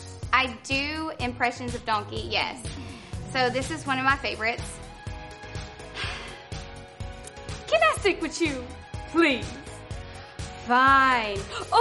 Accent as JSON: {"language": "English", "town": "Fort Payne", "region": "Alabama", "country": "United States", "said": "Titans fans … from Fort Payne, Alabama"}